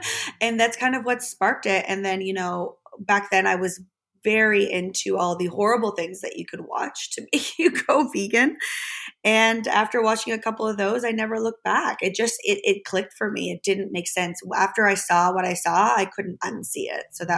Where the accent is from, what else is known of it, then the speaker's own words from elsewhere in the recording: Germany; And I, like I said, I grew up in Germany.